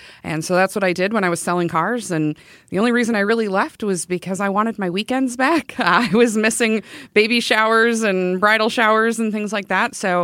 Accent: Evansville, Wisconsin, United States; also born or lived in Madison; I was originally born in Madison, if you were to pull out my birth certificate. But my parents moved to the town where my dad is from, which is Evansville, Wisconsin.

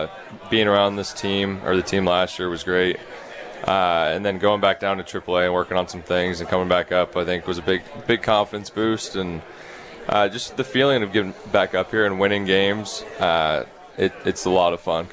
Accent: San Diego, California, United States; also born or lived in Austin; now in Houston, United States; I grew up in San Diego, too, which kind of throws another team in there. Mm. But, yeah, San Diego, and then moved over to Austin and live in Houston.

